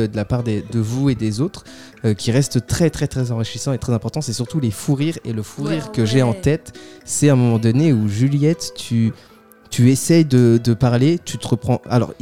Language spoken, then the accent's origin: French; Paris, Île-de-France, France; je viens de Paname, avec le petit doigt en l'air, de Paname.